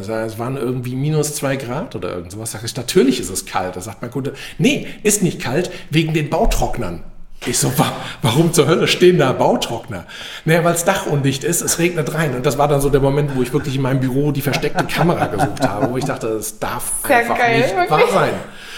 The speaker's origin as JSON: {"language": "German", "town": "Wiesbaden", "region": "Hesse", "country": "Germany", "said": "ich bin aus Wiesbaden hier."}